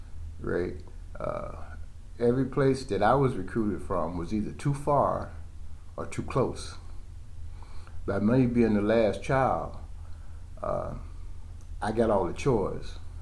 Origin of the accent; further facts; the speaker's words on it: Chicago, Illinois, United States; I was born and raised here in Chicago on the west side.